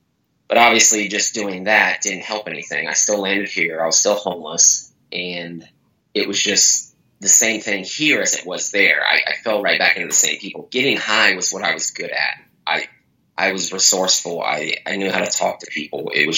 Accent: Dayton, Ohio, United States; moved away as an adult; now in Indianapolis, United States; I'm originally from Dayton, Ohio. And I came here trying to get away from everything, came to Indianapolis.

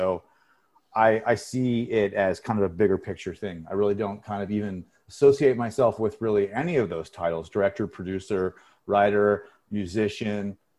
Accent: Cleveland, Ohio, United States; I grew up in Cleveland, so we had Gulardi and Big Chuck and Little John and Frank and Drac and the Ghoul and the Son of the Ghoul and Froggy

